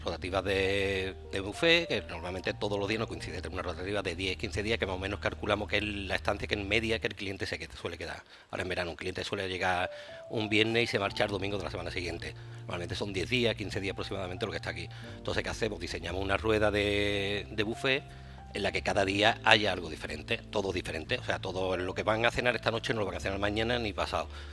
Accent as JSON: {"language": "Spanish", "town": "Cádiz", "region": "Andalusia", "country": "Spain", "lives_now": "Granada, Spain", "said": "Yo soy gaditano, que vivo en Granada, trabajo aquí en Almería, o sea, soy andaluz y siempre me creo a lo de la costa."}